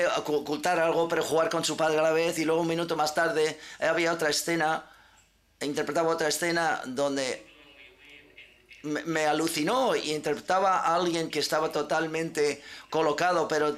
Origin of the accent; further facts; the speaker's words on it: Belgium; yo soy de Bélgica